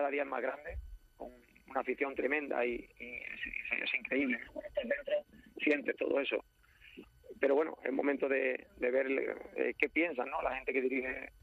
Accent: Córdoba, Andalusia, Spain; yo soy de Córdoba y siempre hay que tocar un poco

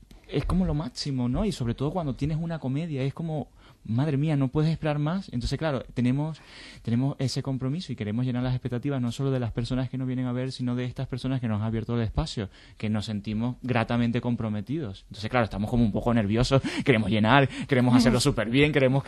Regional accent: Venezuela; now in Spain; porque yo soy venezolano

